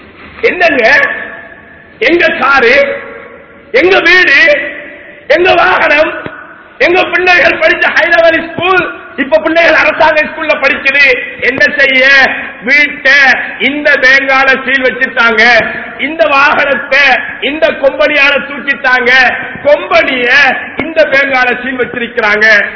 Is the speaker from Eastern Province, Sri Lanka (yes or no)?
yes; Eastern Province, Sri Lanka; நான் ஈஸ்டர்ன சேர்ந்தவன், கிழக்கை சேர்ந்தவன்.